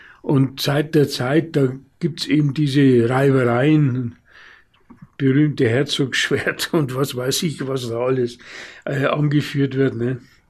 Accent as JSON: {"language": "German", "town": "Röslau", "region": "Bavaria", "country": "Germany", "said": "fränkisch-bayerische Sprachgrenze geht direkt durch unseren Landkreis durch. Okay. Also zum Beispiel bei uns in Röslau, da wird bayerisch gesprochen"}